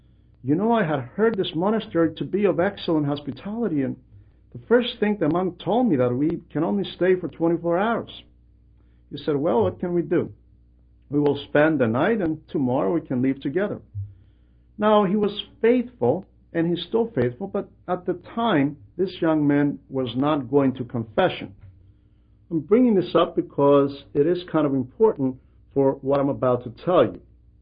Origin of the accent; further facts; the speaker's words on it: Cyprus; accent: Cypriot; So I thought he figured this out from my speech because I always spoke with a strong Cypriot dialect. So I nodded, "Yes, I am from Cyprus, Elder."